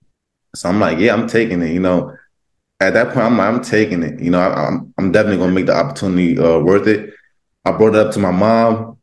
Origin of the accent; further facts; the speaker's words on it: New Jersey, United States; I mean, I'm from Jersey. We don't call it bodegas.